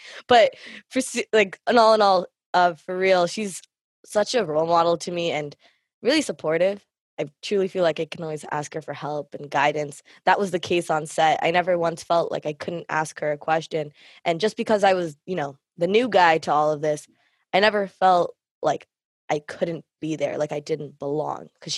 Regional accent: Canada; myself being Tamil Canadian.

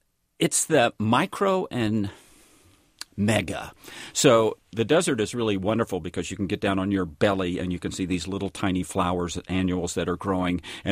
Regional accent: Tennessee, United States; I grew up in Tennessee and it's full of vegetation

